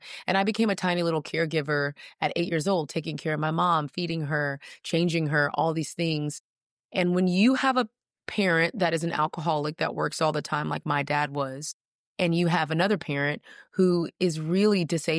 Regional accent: Houston, Texas, United States; So I grew up in Houston, Texas. I always like to mention Texas because it's the best country in the country.

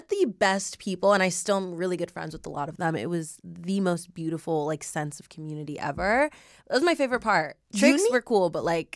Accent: Long Beach, California, United States; So I grew up in Long Beach.

